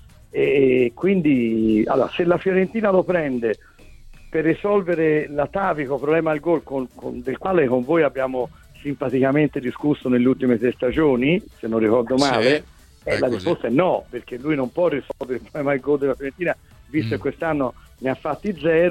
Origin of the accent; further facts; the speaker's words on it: Tuscany, Italy; Io sono toscano, sto vicino a Collodi